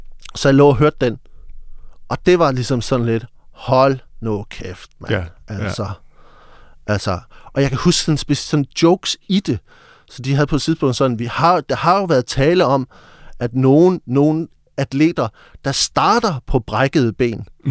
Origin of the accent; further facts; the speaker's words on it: Region of Southern Denmark, Denmark; jeg voksede op på Vestfyn, ude på landet, i en lille landsby uden for Middelfart. Og i 80'erne, det føltes lidt som sådan en comedy-ørken.